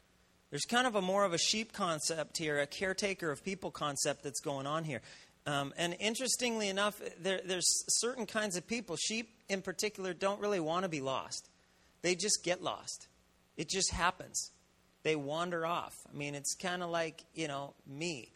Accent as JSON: {"language": "English", "region": "Minnesota", "country": "United States", "tie": "born or raised there", "said": "I'm a redneck from Minnesota. So I grew up, you know, doing all this kind of stuff and shooting arrows and shooting guns and shooting animals."}